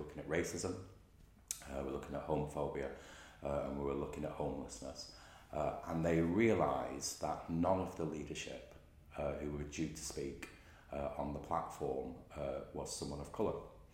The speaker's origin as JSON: {"language": "English", "country": "United Kingdom", "tie": "born there", "said": "because I'm British born, my name, it sounds very English, and that people would not always recognise that there was someone of colour in the room."}